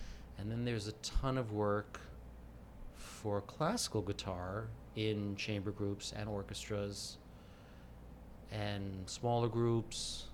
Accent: New York City, New York, United States; New York City.

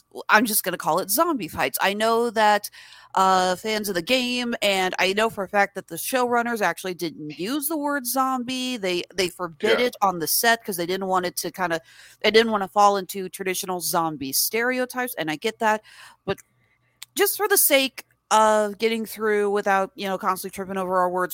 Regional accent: Kansas City, United States; We come across a vigilante group who have taken over my hometown of Kansas City.

